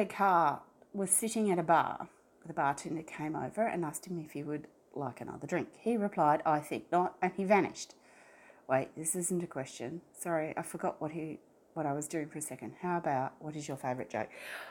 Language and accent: English; Australia; I'm an Australian. We don't have Kool-Aid here.